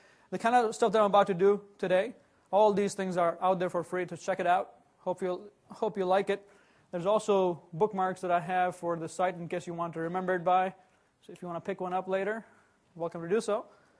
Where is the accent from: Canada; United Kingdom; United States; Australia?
United States; Chicago, Illinois; I'm from Chicago, United States, and I work at SharePoint-videos.com